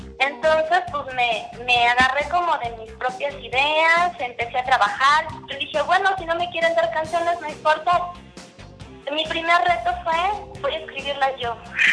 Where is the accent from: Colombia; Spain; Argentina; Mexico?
Mexico; soy yo como mexicana, ¿no? Como latina